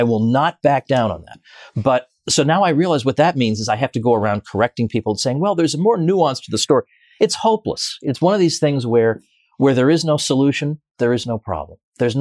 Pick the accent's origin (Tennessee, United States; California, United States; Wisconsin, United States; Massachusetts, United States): Massachusetts, United States; I grew up in Massachusetts. I got my PhD in New York.